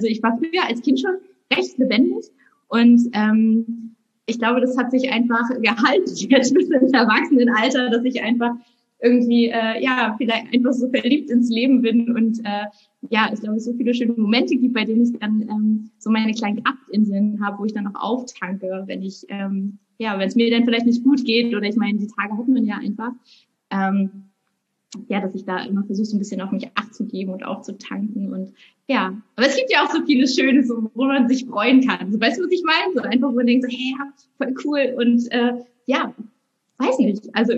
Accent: Rügen, Mecklenburg-Vorpommern, Germany; now in Hamburg, Germany; Ich bin Schauspielerin und Krankenschwester. Ich bin auf Rügen aufgewachsen und lebe jetzt irgendwie schon seit, ich glaube, bummelig 12, 13 Jahre in Hamburg

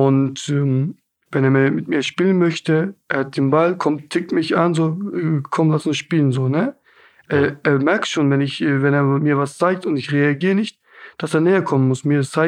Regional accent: Hamburg, Germany

